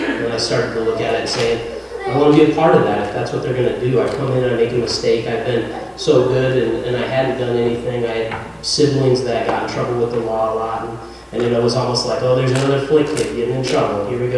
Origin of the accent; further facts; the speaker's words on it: Cedar Falls, Iowa, United States; So I'm not from this town. I grew up in Cedar Falls.